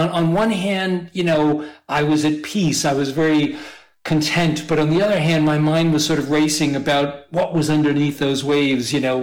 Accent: Massachusetts, United States; I grew up in Massachusetts.

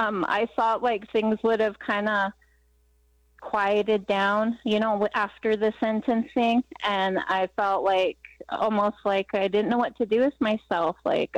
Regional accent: Montana, United States; And also I go back for awareness walks in my hometown on the Blackfeet Reservation.

